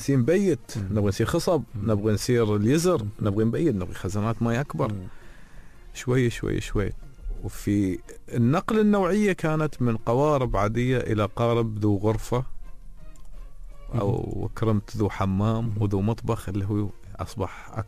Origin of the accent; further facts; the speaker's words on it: Dubai, United Arab Emirates; كنا نقول لهم إحنا من دبي أو إحنا من الإمارات.